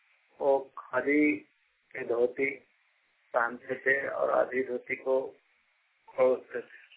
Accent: Pratappur, Jharkhand, India; ग्राम लिखता पोस्ट प्रतापपुर जिला चतरा झारखंड के निवासी हूँ।

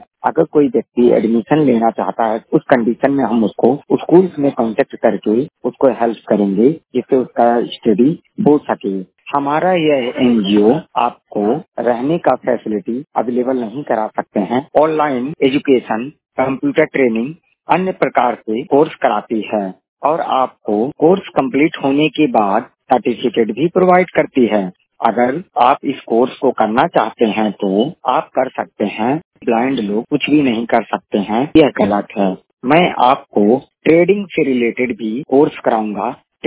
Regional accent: Delhi, India; मैं आपको बताना चाहूँगा कि मैं भी एक दृष्टिबाधित व्यक्ति हूँ और मैं दिल्ली का रहने वाला हूँ।

